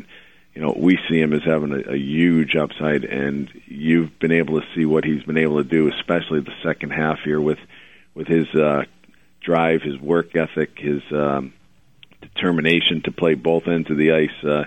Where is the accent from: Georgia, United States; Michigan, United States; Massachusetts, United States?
Massachusetts, United States; Well, you know, interestingly enough, I'm from Massachusetts, and for the, you know, I've been here for 13 years since day one.